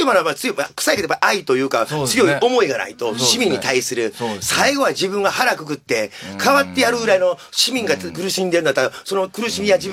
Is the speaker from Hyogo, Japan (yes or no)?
yes; Akashi, Hyogo, Japan; 私、明石に生まれて明石に育って、もう子供の頃からもう明石大好きっ子で